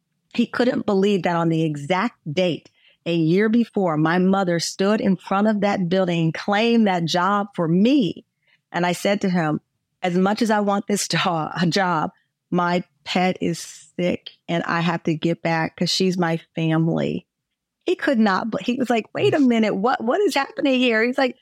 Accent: Texas, United States; I'm a Texan. So don't challenge me.

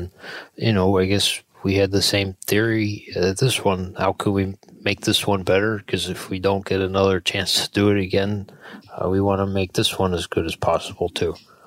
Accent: Buffalo, New York, United States; I'm from Buffalo, New York.

